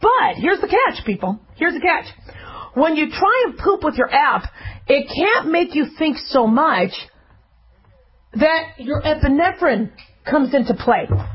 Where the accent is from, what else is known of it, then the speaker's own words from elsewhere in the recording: Las Vegas, Nevada, United States; I'm from Vegas, I really don't get excited about the gambling